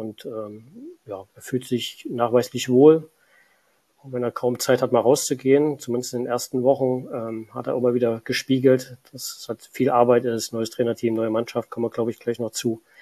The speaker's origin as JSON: {"language": "German", "town": "Leipzig", "region": "Saxony", "country": "Germany", "tie": "born or raised there", "said": "komme aus Leipzig, bin gebürtiger Leipziger, bin jetzt 45 Jahre alt, mein ganzes Leben mehr oder weniger in Leipzig verbracht. Hab mittlerweile Familie, ganz spießig Haus, Hund, Kinder in Leipzig oder in der Nähe von Leipzig aufgebaut."}